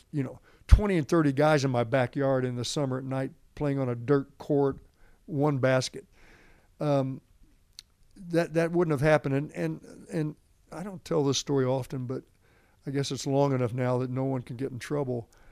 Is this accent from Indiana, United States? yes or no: yes; Indiana, United States; So that's growing up in Indiana.